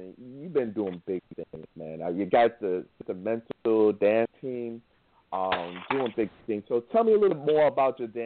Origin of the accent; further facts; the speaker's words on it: New York, United States; So shout out to my hometown, New York.